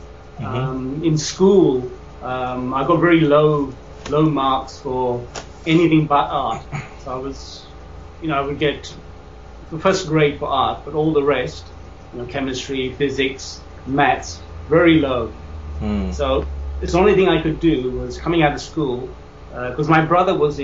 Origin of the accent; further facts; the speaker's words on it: England, United Kingdom; also born or lived in Sri Lanka; We migrated in 1965, so I don't really remember anything of where I was born. Because I was only 3 when I moved to England.